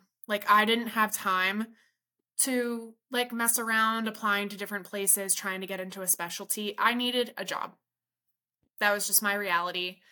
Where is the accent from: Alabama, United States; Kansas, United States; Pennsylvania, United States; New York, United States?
Pennsylvania, United States; And I did that at the Good Samaritan Hospital, which is in Lebanon County, my hometown.